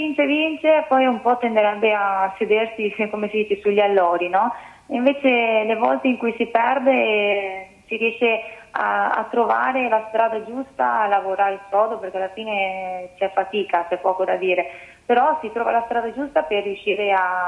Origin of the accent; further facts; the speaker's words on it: Veneto, Italy; Prosecco Doc, radicchio trevigiano, asparago bianco, sono la mia terra.